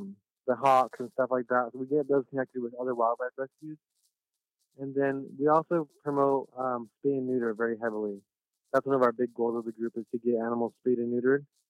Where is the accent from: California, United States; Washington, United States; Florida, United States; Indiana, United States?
California, United States; Hoopa; But yeah, we're all from Hoopa. We're local here. We all grew up here.